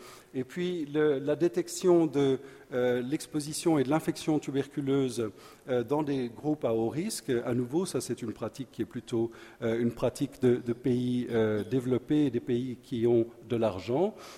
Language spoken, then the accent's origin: French; Switzerland; moi je viens de la Suisse et en Suisse on a un gros problème